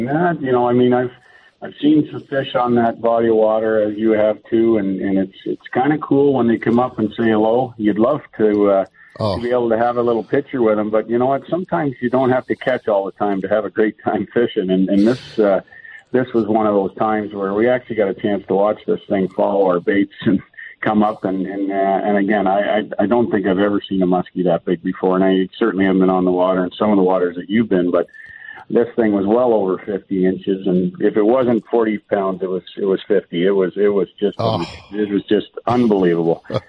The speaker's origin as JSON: {"language": "English", "town": "Hornepayne", "region": "Ontario", "country": "Canada", "tie": "born or raised there", "said": "I mean, I grew up in Horn Pain in Northern Ontario, so I was in a fishing boat before I probably could walk."}